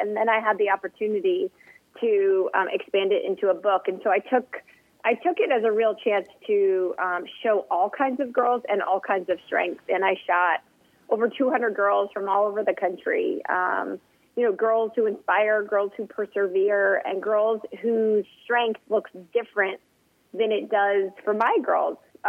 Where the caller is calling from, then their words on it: Atlanta, Georgia, United States; I'm in Atlanta.